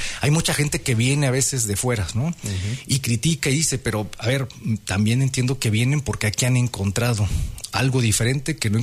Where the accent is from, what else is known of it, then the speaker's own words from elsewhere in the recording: Querétaro, Mexico; Los que somos de Querétaro, yo por ejemplo soy de Querétaro, ¿no? De toda la vida, de abuelos, padres, estoy de los poquitos queretanos que quedan